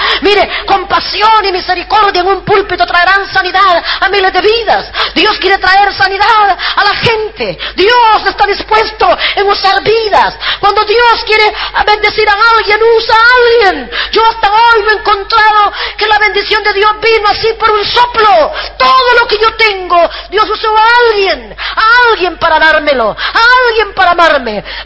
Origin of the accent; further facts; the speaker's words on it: El Salvador; Lloré por mi tierra, lloré por la República Salvadoreña.